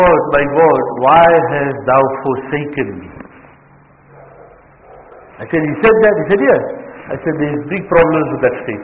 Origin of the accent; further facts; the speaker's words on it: Gauteng, South Africa; One person, because we come from Gauteng, so one person met me in the street in Gauteng